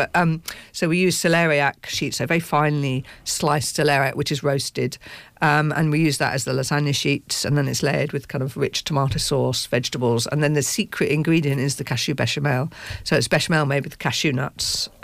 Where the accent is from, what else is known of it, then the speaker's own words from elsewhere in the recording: Cambridge, East of England, United Kingdom; because obviously I'm from Cambridge